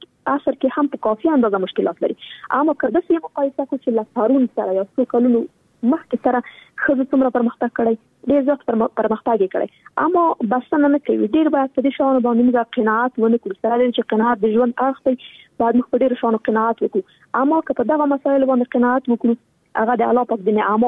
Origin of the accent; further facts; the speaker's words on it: Afghanistan; نن ورځ موږ څومره کلونه کېږي چې په افغانستان کې جګړه روانه ده زه خو شخصا په جګړه کې پیدا شوی یم دا د په جګړه کې را لویه شولم